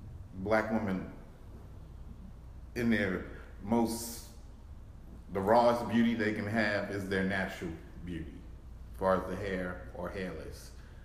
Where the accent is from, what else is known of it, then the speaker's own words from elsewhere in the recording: Philadelphia, Pennsylvania, United States; born there; I was born in Philadelphia. I'm 60 years old.